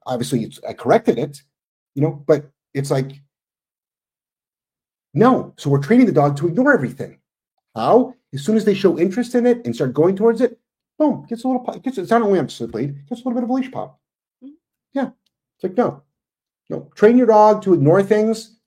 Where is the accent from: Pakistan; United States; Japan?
United States; Ohio; Yeah, I'm originally from Ohio. I'm 57.